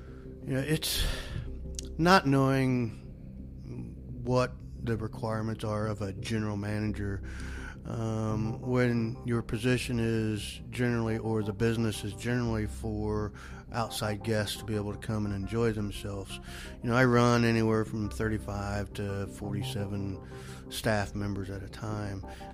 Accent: Kansas, United States; moved away; Totally different moving out of state. I was born and raised in Kansas.

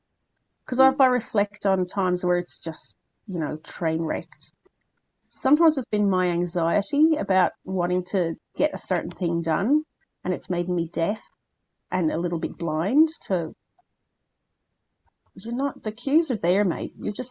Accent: Ireland; So yeah. I do, you know, so between the Irish stuff, because I'm Irish, not good at it though.

